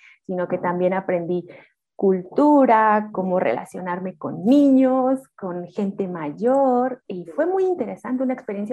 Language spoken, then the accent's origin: Spanish; Mexico; also born or lived in Indonesia; Soy mexicana, efectivamente. Te platico que yo estuve viviendo en Indonesia 5 años. Ahí aprendí el idioma de manera autodidacta y el idioma indonés informal. Entonces, cuando regreso a México